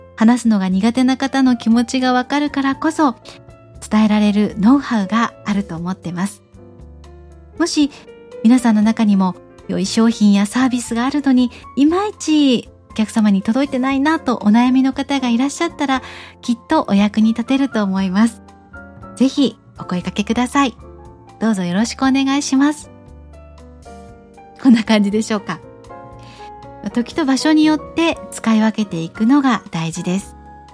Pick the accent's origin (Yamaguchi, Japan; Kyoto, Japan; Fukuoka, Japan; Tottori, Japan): Fukuoka, Japan; 福岡市出身です。